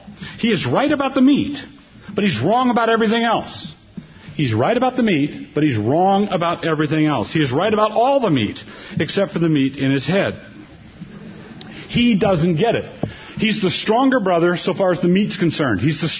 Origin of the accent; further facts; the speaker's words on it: Pacific Northwest, United States; we're from the Pacific Northwest. Our part of the world is rapidly turning into a big bunch of coffee snobs.